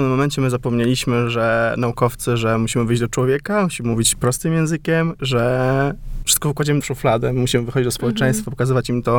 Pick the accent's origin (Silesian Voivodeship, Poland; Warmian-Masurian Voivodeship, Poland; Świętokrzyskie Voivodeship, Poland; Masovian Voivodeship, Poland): Warmian-Masurian Voivodeship, Poland; Giżycko; jak pochodzę z Giżycka, to fundacje w Giżycku zaczynają robić badania